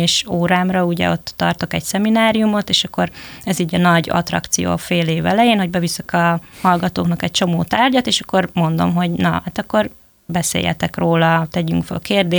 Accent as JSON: {"language": "Hungarian", "region": "Southern Slovakia", "country": "Slovakia", "said": "gyerekkoromban azt használtuk, én ugye felvidéki vagyok"}